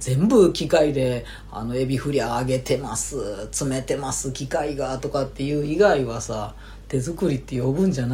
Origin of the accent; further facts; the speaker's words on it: Nara, Japan; あの毎年ねうちの実家の奈良のお庭にも梅の木があって、あの青梅を取ってやね昆布漬けにしたり、私楽しみにしている今日この頃なんで